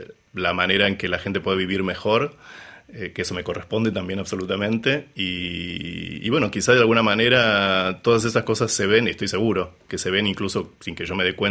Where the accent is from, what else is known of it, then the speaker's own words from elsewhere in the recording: Mar del Plata, Buenos Aires Province, Argentina; born there; Cuando yo nací en Mar del Plata, fui a vivir a Buenos Aires por trabajo.